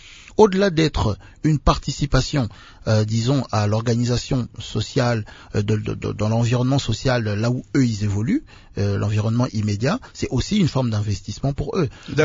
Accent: DR Congo; comme on dit ici chez nous au Congo.

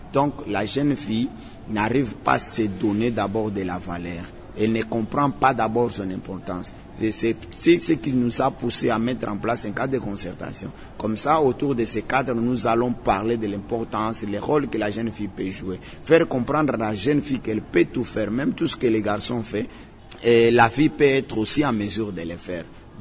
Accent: Kasaï-Central, DR Congo; d'abord chez nous, au Kassai Central, la place de la femme, c'était à la cuisine

